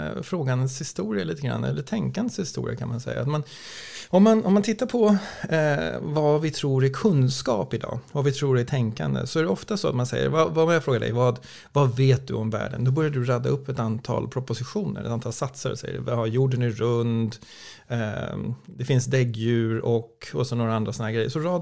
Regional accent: Stockholm, Stockholm County, Sweden; om du frågar mig varför jag bor i Stockholm, så skulle jag säga att jag är uppvuxen här och jag är svensk.

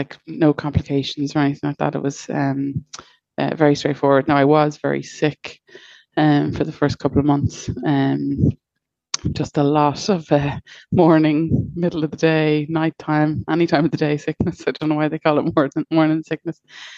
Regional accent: Dublin, Leinster, Ireland; from Dublin.

